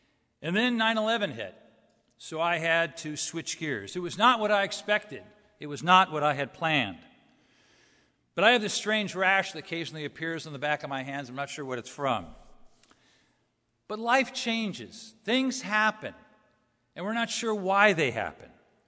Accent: Los Angeles, California, United States; For me, I grew up in Los Angeles. I wanted to be a Los Angeles Ram quarterback.

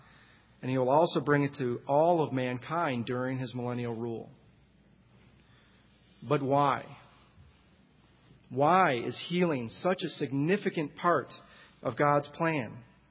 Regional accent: Michigan, United States; He farmed 5,000 acres in my home state of Michigan.

